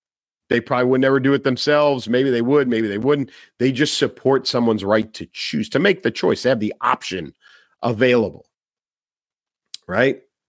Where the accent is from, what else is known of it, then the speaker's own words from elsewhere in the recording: Chicago, Illinois, United States; Chicago, my hometown, there's a lot of stories about there about Tesla charge stations